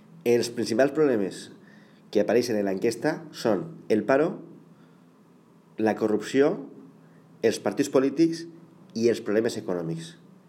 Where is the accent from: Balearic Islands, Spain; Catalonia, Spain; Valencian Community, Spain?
Valencian Community, Spain; per a donar respostes als diferents problemes que tenim els valencians.